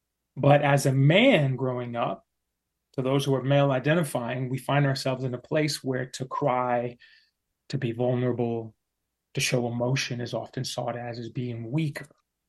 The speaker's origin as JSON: {"language": "English", "region": "Texas", "country": "United States", "tie": "born or raised there", "said": "I grew up in Texas."}